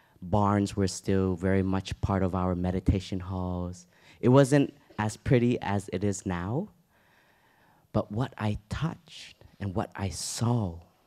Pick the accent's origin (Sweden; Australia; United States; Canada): Canada; Toronto, Ontario; And I grew up in Canada, Toronto.